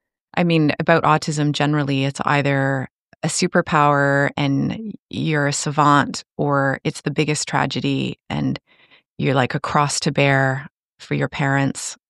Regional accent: Cornwall, Ontario, Canada; born there; also born or lived in England / Toronto; I was born in Cornwall, Ontario, and lived in England for, a decade, lived in Toronto for another decade, and then in the height of COVID, for some strange reason, we randomly decided to move to Kingston and have been here ever since.

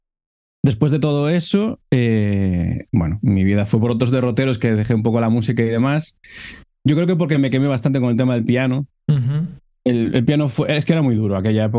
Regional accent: Marín, Galicia, Spain; born there; now in Canary Islands, Spain; yo soy gallego de nacimiento, nací en Marín, que es un pueblito que está en la provincia de Pontevedra, pero bueno, ya llevo viviendo en Canarias pues casi ya para, a ver, 15, 17 años por ahí

